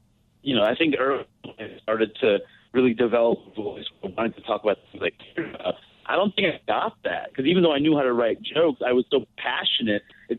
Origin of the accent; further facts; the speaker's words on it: Queens, New York, United States; We're kids from Queens. We traveled an hour 45 to get to the Village.